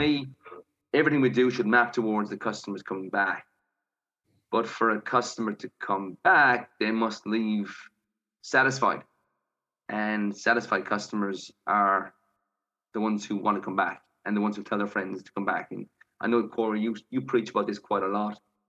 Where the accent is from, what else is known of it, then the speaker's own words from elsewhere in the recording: Ireland; now in Melbourne, Australia; I'm an Irishman living in Melbourne, Australia.